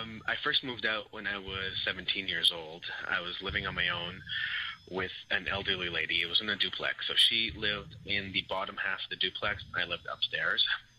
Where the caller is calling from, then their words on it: Montreal, Quebec, Canada; I'm calling from Montreal, Quebec.